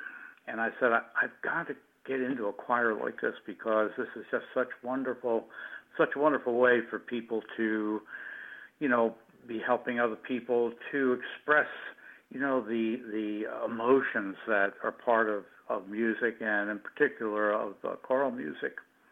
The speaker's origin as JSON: {"language": "English", "town": "Philadelphia", "region": "Pennsylvania", "country": "United States", "moved": "as an adult", "said": "I am from the from Northeast, from the Philadelphia area, but I only lived there about 21 years of my life, and moved away."}